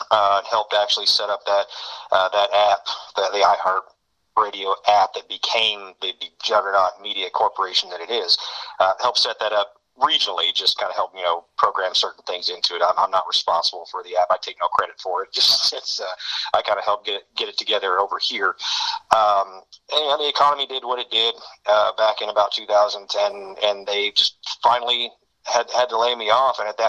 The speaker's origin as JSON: {"language": "English", "town": "Mount Sterling", "region": "Kentucky", "country": "United States", "tie": "born there", "said": "I was born right here in Mount Sterling, Kentucky in 1982, and I've been in and out of Kentucky ever since."}